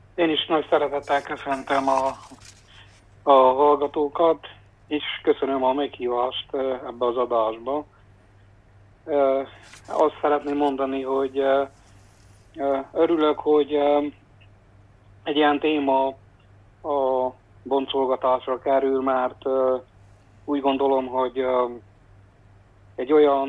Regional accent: Kézdivásárhely, Covasna, Romania; Igen, 1971-ben születtem Kézdivásárhelyen. Itt végeztem az 1-8 osztályt, majd középiskolai tanulmányaimat Nagyszebenben az akkori egészségügyi szaklíceumban végeztem

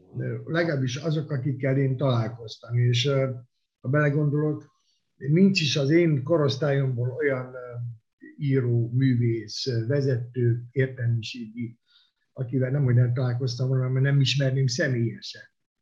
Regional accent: Cluj-Napoca, Cluj County, Romania; hiszen én magyar értelmiségi családban születtem, a kolozsvári magyar értelmiségiek gyakorlatilag egytől egyig ismerték egymást.

